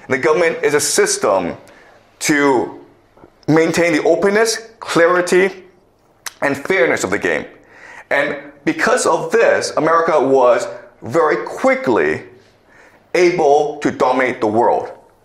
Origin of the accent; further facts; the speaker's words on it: Canada; I grew up in Canada, and they don't really care if you're ambitious.